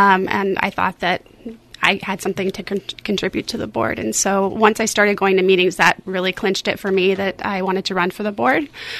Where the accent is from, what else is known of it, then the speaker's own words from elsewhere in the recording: Napa, California, United States; I'm a Napa native. I was born and raised in Napa. I went to all public schools, Northwood, Redwood, Vintage.